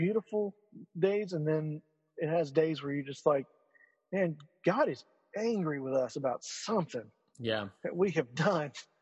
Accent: Texas, United States; I'm actually from East Texas where it's the exact opposite, more like where you are. It's like humid. Everything is sticky and muggy all the time.

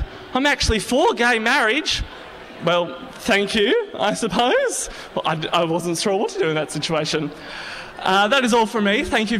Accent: Tasmania, Australia; It's about just me growing up in Tasmania

